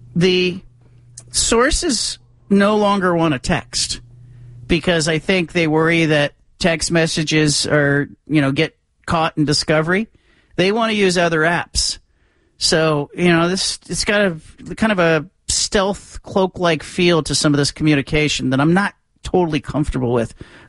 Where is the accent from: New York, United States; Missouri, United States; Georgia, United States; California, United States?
California, United States; I'm not an A's fan, but I grew up in the Bay Area, and I feel bad for A's fans.